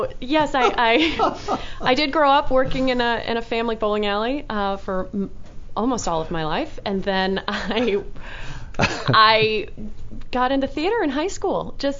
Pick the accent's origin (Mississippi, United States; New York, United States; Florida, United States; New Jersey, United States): Florida, United States; My story is sad to tell. it is, let's see, I grew up in South Florida